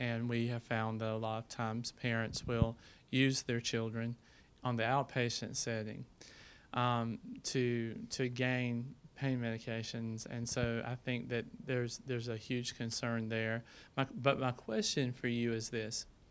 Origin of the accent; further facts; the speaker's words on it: South Carolina, United States; I'm a pediatric nurse practitioner from South Carolina, if you can't tell from my accent.